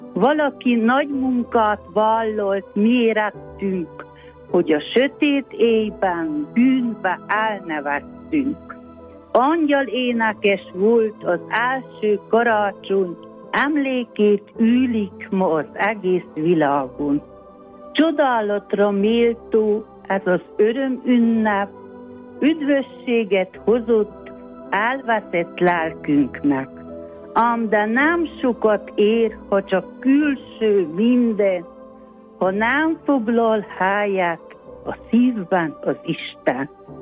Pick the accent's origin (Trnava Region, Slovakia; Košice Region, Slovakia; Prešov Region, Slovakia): Košice Region, Slovakia; Moldava nad Bodvou